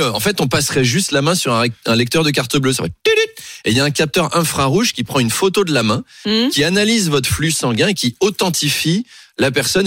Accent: Versailles, Île-de-France, France; Chez moi, à Versailles, parce que je viens de là-bas quand même

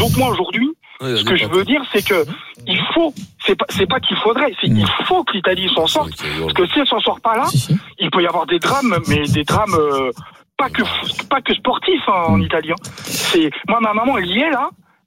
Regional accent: Île-de-France, France; Moi, je suis né en France. Mes deux parents sont italiens. Je suis de la région parisienne.

